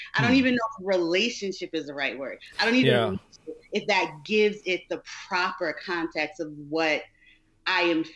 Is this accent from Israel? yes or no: no; East Coast, United States; moved away; When I first moved, so I'm from the East Coast, and I first moved down to Georgia in the Bible Belt